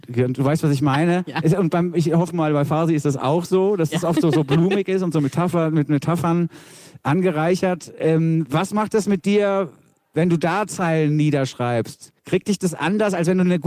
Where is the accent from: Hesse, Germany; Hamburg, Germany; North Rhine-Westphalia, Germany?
Hesse, Germany; Frankfurt; born there; Für mich als gebürtigen Frankfurter war das wirklich auch ein schockierendes Datum